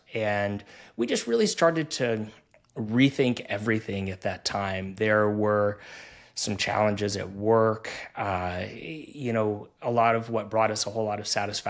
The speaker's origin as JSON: {"language": "English", "region": "Tennessee", "country": "United States", "tie": "born or raised there", "also_born_or_lived": "New Orleans", "said": "so I was born and raised in Tennessee. I went to the University of Tennessee for undergrad"}